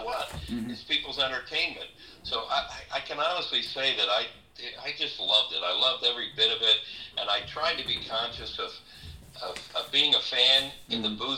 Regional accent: Newtown Square, Pennsylvania, United States; I was a kid from Newtown Square in Delaware County that was a Phillies fan my whole life

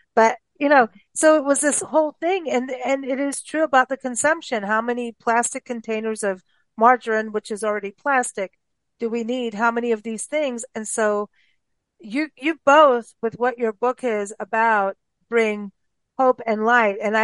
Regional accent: Kenya; also born or lived in South Africa; I was raised in Kenya and South Africa, and it was South Africa. I was in my more becoming an adult teenager kind of thing.

